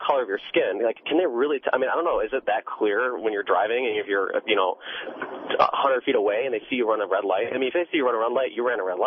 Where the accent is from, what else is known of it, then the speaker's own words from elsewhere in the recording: Chicago, Illinois, United States; As you can see, I'm from Chicago, so I'm clearly very liberal.